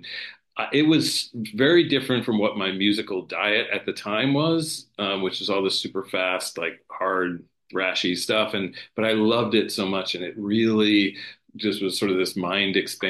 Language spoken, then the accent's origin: English; New Jersey, United States; I grew up in New Jersey, and I was like a punk rock, you know, like a sort of hardcore kid in New Jersey.